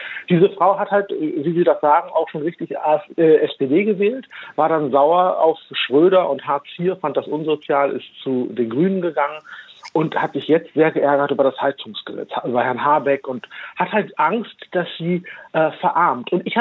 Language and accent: German; Germany; born there; ich bin ja Deutscher mit Migrationsgeschichte. Ich selbst bin zwar in Deutschland geboren, aber meine Eltern sind aus Pakistan gekommen, haben Wurzeln in Indien.